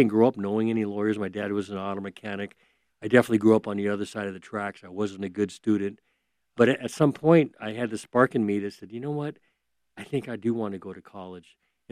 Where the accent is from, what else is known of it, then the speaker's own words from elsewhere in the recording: United States; I'm Japanese American, so my parents and grandparents were in the internment camps during World War II with 120,000 other Japanese Americans.